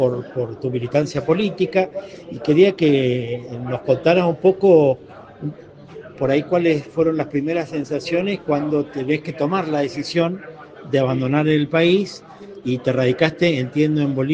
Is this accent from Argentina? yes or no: yes; Mendoza, Argentina; somos todos los mendocinos los que tendríamos que agradecerles a ustedes